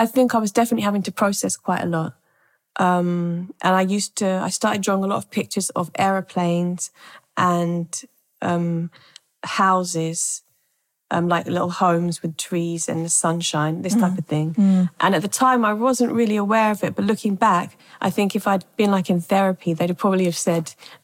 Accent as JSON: {"language": "English", "region": "London", "country": "United Kingdom", "tie": "born or raised there", "also_born_or_lived": "Ethiopia", "said": "I was born here in London. Mm-hmm. I moved to Ethiopia when I was six, stayed there for about 2 years, came back here from when I was eight to, well, kind of eight onwards."}